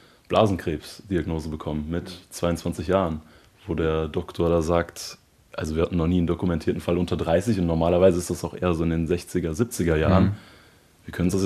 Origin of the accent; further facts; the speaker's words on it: Bergisch Gladbach, North Rhine-Westphalia, Germany; Ich bin in Bergisch Gladbach aufgewachsen, sprich, wir haben jetzt nicht die Nordsee hier um die Ecke.